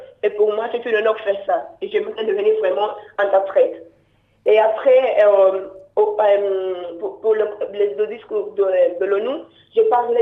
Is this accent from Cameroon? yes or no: no; Nigeria; French is a second language; Et je parle Yoruba parce que je viens de Nigeria et anglais bien sûr, et français, et comme je fais des traductions d'allemand, j'apprends aussi l'allemand.